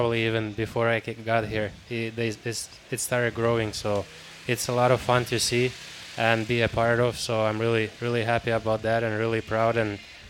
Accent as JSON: {"language": "English", "country": "Finland", "moved": "yes", "said": "I'm from Finland, so it's really cold there during the winters"}